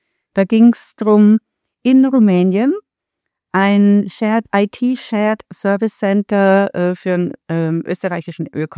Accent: Munich, Bavaria, Germany; born there; ich bin geborene Münchnerin und bin gern in München und bin also in ganz Deutschland, eigentlich Europa unterwegs.

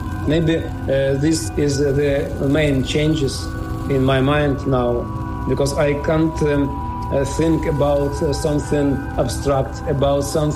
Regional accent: Dnipro, Dnipropetrovsk Oblast, Ukraine; I am from Dnipro, Ukraine.

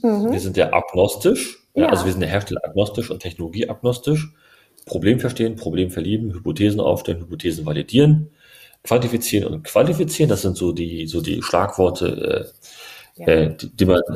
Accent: Berlin, Germany; meine Mama ist Türkin, mein Papa ist Deutscher. Ich bin aus Berlin-Neukölln.

